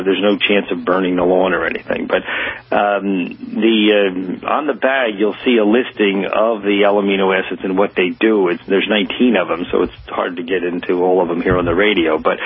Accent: New Jersey, United States; And I'm of course from New Jersey

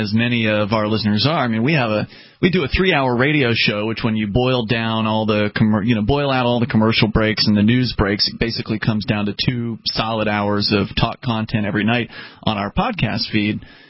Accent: Florida, United States; although I can handle the heat because I'm originally from Florida.

